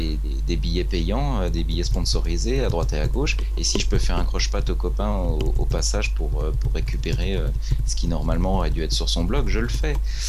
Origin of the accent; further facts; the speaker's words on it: France; Non, mais je suis français donc voilà.